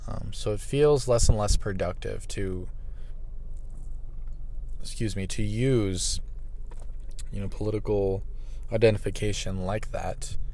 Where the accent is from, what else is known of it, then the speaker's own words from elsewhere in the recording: Florida, United States; I registered to vote when I was 18 through the mail in my home state of Florida.